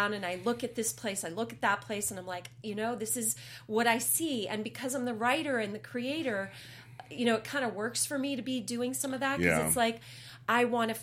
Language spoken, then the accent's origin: English; New York, United States; now in Los Angeles, United States; I'm a New Yorker. I've been in the theater forever, and I moved out to LA 2 years ago